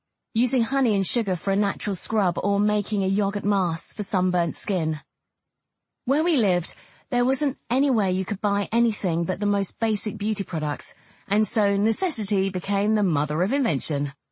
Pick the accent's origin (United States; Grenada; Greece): Greece; Since I was a little girl, back in my hometown in Greece, I was interested in fashion.